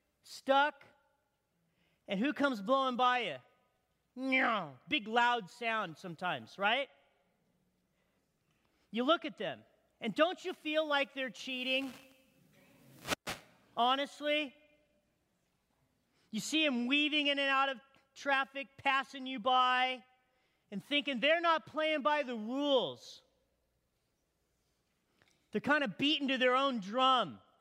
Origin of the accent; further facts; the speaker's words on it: Big Bear, California, United States; I'm a hick from Big Bear. I was born and raised in Big Bear. And we had one police officer in the whole city of Big Bear.